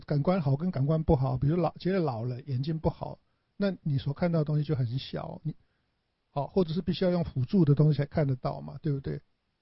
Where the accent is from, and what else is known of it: Taiwan